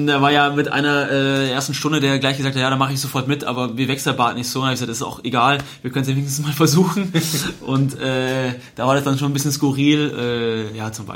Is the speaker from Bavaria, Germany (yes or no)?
yes; Munich, Bavaria, Germany; weil ich dann nach München in meine Heimat erstmal zurückgezogen bin.